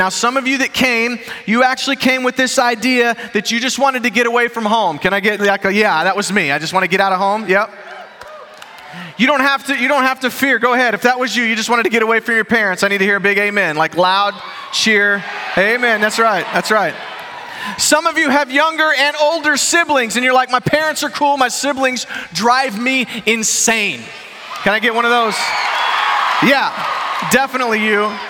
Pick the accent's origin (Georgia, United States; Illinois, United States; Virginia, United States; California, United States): Illinois, United States; Chicago; I grew up in Chicago. My dad was a Baptist preacher.